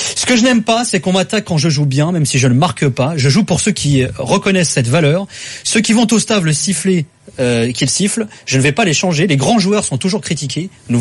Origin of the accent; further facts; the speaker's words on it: Orgeval, Île-de-France, France; Moi, j'ai grandi à, à Orgeval.